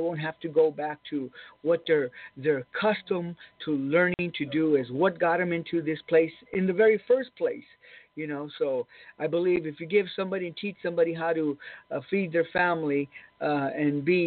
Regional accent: Los Angeles, California, United States; he knew I was from East L.A., and he seen that I had a real hard life coming up

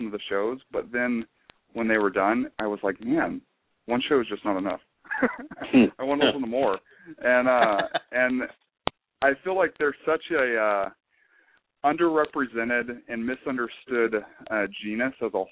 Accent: Florida, United States; now in California, United States; Well, I grew up in Florida. I've only lived out here in California since February.

